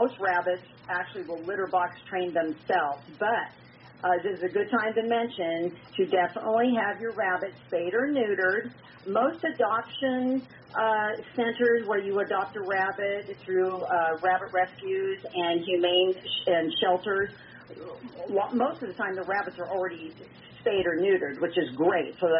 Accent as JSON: {"language": "English", "town": "Palo Alto", "region": "California", "country": "United States", "tie": "born or raised there", "said": "when I grew up in Palo Alto in the 60s, we did keep a rabbit outdoors"}